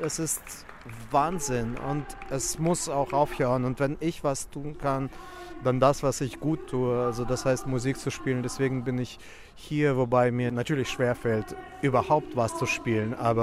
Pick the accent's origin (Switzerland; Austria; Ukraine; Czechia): Ukraine; Kharkiv, Kharkiv Oblast; die sind tatsächlich der Sound von meiner Heimatstadt Kharkiv